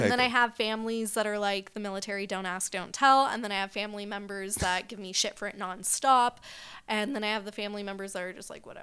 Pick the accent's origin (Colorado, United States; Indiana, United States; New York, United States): Colorado, United States; Colorado.